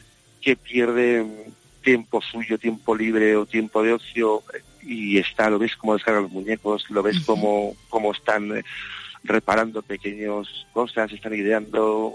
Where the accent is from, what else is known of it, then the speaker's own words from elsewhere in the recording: Valencian Community, Spain; Y pues como valencianos que somos, lo tenemos asumido que eso es así